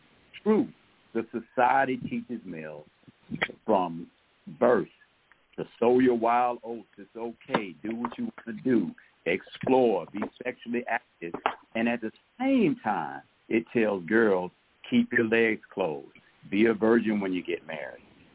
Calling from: Atlanta, Georgia, United States

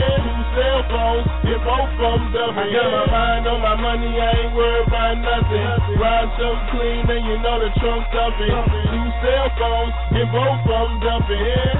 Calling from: Milwaukee, Wisconsin, United States; Okay, right now we're calling from Milwaukee, Wisconsin, north side of the Mill.

